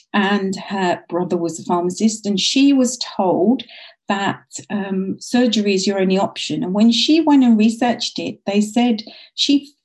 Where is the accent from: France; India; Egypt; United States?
India; and being Indian, you know about Ayurveda.